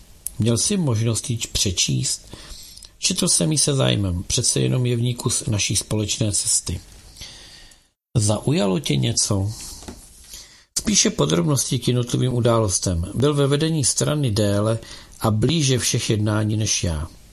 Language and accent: Czech; Zlín, Zlín Region, Czechia; now in Prague, Czechia; Když jsem přišel ze Zlína do Prahy s rodinou, obývali jsme normální nájemní byt